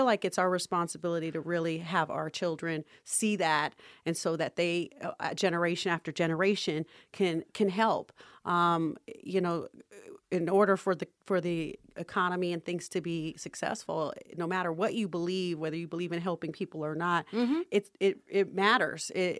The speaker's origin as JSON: {"language": "English", "town": "Las Vegas", "region": "Nevada", "country": "United States", "tie": "born or raised there", "said": "You know, I grew up in Las Vegas, and so this community is very near and dear to my heart."}